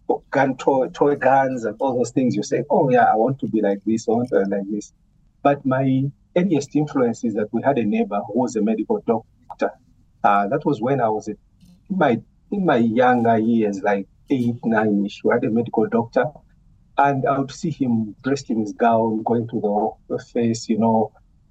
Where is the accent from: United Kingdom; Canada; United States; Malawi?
Malawi; So I grew up in Malawi. I spent most of my adult life in Malawi working and studying, except a few years where I went to the UK to do my ACCA.